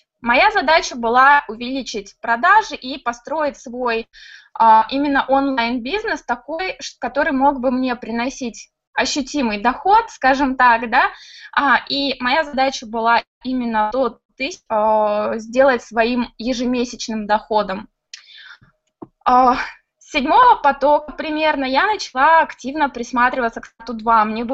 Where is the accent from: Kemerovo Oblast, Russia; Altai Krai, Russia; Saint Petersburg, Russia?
Altai Krai, Russia; Barnaul; Барнаул – это мой родной город. Я в свое время жила там.